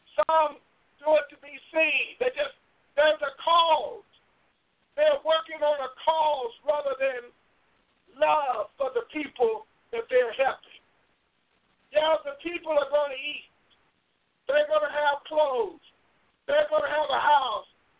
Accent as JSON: {"language": "English", "town": "Vancouver", "region": "Washington", "country": "United States", "said": "And I'm here from Vancouver, Washington."}